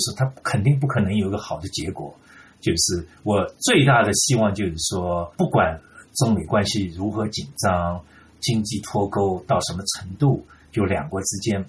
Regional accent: China; moved away; 我想从当然我在中国成长，离开中国当然虽然是41年

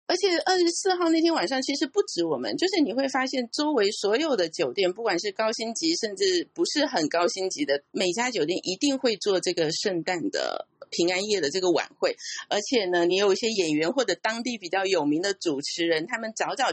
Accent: Fujian, China; moved away as an adult; now in Tokyo, Japan; 我是1979年出生的，那我成长的城市是福建的一个沿海城市。

